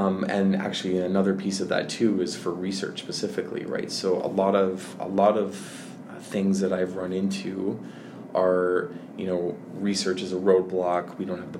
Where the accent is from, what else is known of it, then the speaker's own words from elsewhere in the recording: Alberta, Canada; No, I'm from Alberta, actually.